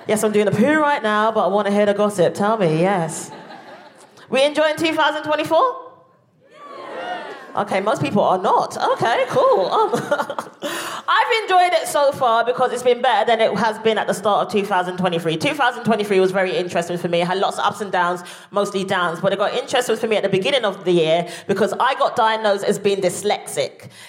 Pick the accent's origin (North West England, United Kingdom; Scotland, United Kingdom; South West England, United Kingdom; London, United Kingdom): London, United Kingdom; Me and my family don't tolerate violence, even though we're from South London.